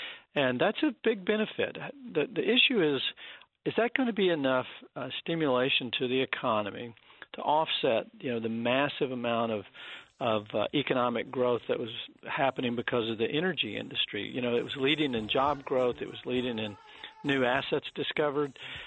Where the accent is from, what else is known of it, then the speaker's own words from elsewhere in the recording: Texas, United States; I grew up in Texas, where my father runs an exploration company